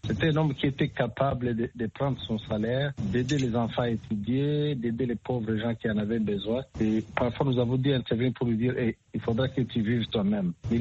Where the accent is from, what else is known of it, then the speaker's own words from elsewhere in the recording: DR Congo; la situation est révoltante chez nous en République démocratique du Congo.